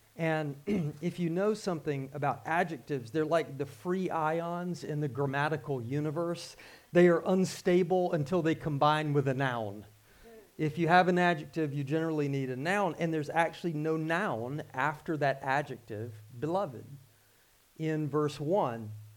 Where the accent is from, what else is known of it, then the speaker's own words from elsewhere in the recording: the South, United States; not just because I grew up in the South, I do like the word beloved